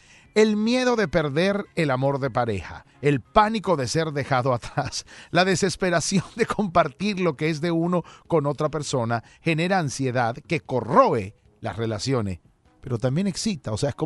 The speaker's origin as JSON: {"language": "Spanish", "country": "Venezuela", "said": "yo soy venezolano, soy católico"}